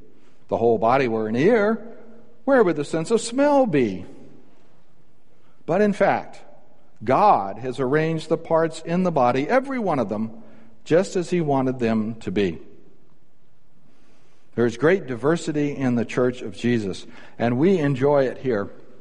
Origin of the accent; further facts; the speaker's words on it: Birmingham, Alabama, United States; born there; I was born in the South. Okay? I was born in Birmingham, Alabama.